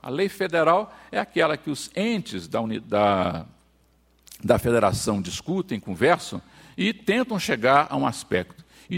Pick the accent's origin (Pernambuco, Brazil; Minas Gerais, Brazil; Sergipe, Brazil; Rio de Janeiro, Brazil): Minas Gerais, Brazil; nunca percamos de mente que nós somos mineiros